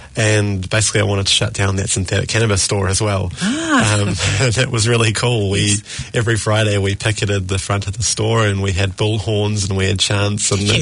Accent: Auckland, New Zealand; born or raised there

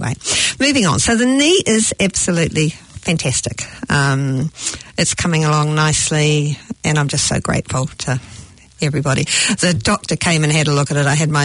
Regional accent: New Zealand; I'm so Kiwi in so many ways, but I have travelled so much, you know.

